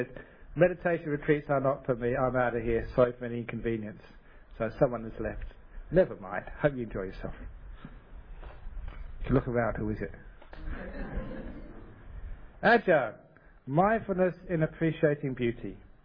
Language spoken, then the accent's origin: English; England, United Kingdom; moved away; the way people used to get into soccer in my home country in England when I was young.